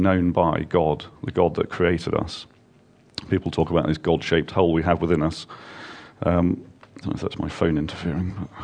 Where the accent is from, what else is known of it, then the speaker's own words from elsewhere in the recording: East of England, United Kingdom; we did get married very young because I come from Norfolk, so you obviously get married really young there.